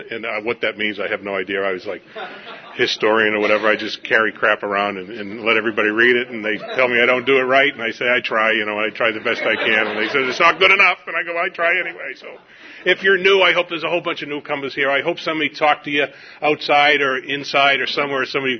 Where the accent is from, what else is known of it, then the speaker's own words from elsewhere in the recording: Harlem, New York, United States; also born or lived in Boston; I was born in Boston, as he already broke my anonymity there, but I was adopted by a family in Harlem